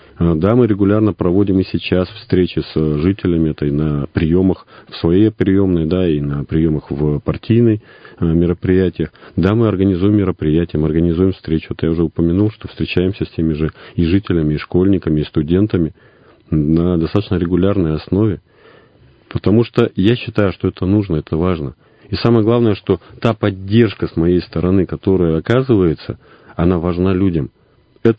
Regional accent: Irkutsk, Irkutsk Oblast, Russia; Во-первых, повторюсь, я же коренной иркутянин.

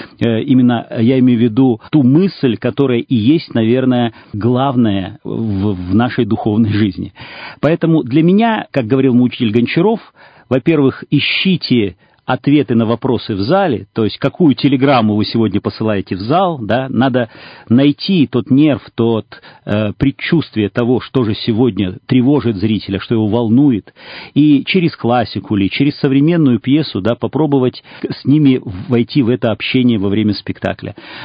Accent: Vladivostok, Primorsky Krai, Russia; В своей биографии, в своем рождении я имею Дальний Восток, город Владивосток, где я родился, вот, и очень люблю наш край. Но вот в силу обстоятельств я вырос в Владивостоке

